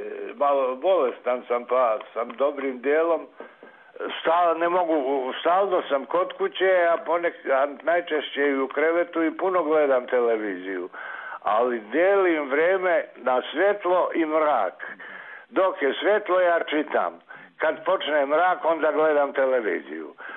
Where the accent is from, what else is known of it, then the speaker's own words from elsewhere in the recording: Šabac, Mačva District, Serbia; now in Sarajevo, Bosnia and Herzegovina; Došao sam iz Šapca u Sarajevo i pošto sam prije bio na Savi kao dijete